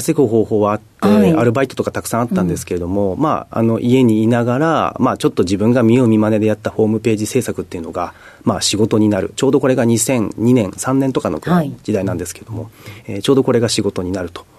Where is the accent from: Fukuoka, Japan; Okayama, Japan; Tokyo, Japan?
Tokyo, Japan; Hachioji; 東京都の八王子市出身になります。